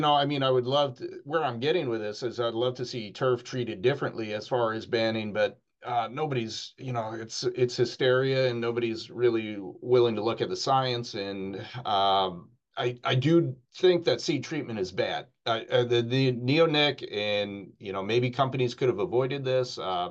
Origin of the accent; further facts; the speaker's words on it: Maine, United States; My home state of Maine has moved to a ban.